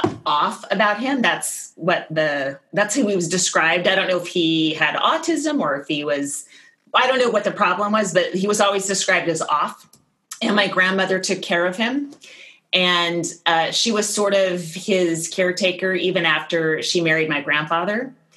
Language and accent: English; California, United States; when we grew up in California. It felt like a thing that was very, very far away.